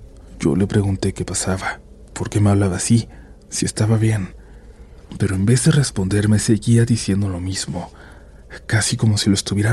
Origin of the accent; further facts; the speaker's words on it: Morelia, Michoacán, Mexico; now in Guadalajara, Mexico; Vivo en Guadalajara, pero soy de Morelia.